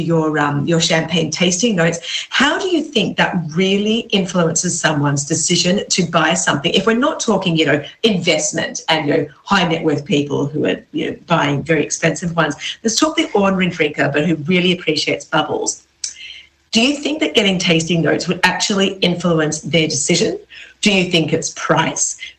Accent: Australia; being Australian

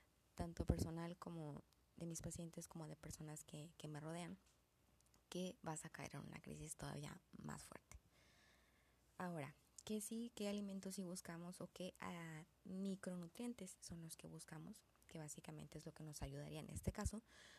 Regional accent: Mexico; podemos echar mano de la herbolaria como buenos mexicanos.

